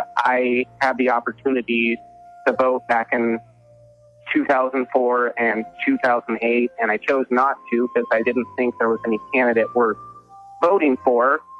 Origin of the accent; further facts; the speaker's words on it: United States; I am actually from Grant County